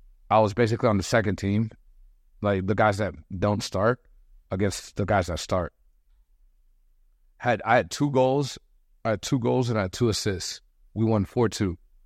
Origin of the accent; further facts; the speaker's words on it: United States; now in Colombia; I know I come from America. I know, like, here in Colombia, they have a different view of what soccer is like